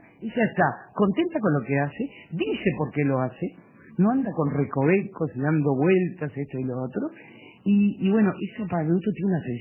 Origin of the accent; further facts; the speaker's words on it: Uruguay; para mí como mujer uruguaya